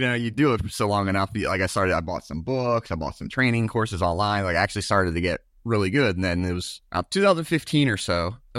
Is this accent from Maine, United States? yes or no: no; Baltimore, Maryland, United States; now in Macon, United States; Currently, I live in central Georgia, right outside Macon, but born and raised in Maryland, Baltimore area.